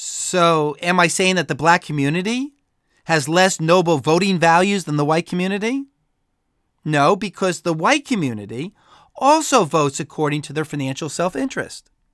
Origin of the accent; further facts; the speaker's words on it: New Jersey, United States; I was raised in Bergen County. My parents were Republicans. It wasn't because we were rich country club Republicans. It was because my parents were Christian social conservatives.